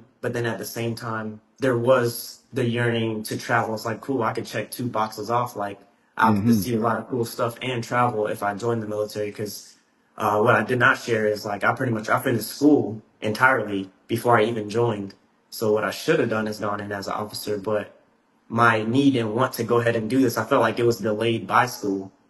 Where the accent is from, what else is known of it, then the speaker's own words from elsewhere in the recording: South Carolina, United States; I'm like, bro, I was born in North Carolina, raised in South Carolina, joined the military.